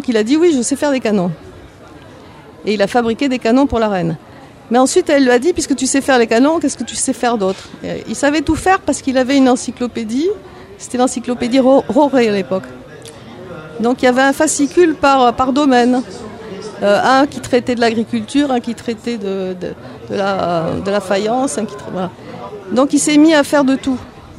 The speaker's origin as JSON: {"language": "French", "town": "Antananarivo", "region": "Analamanga", "country": "Madagascar", "tie": "born or raised there", "said": "je suis née à Tananarive, à Madagascar, et que, voilà, j'y ai passé ma jeunesse"}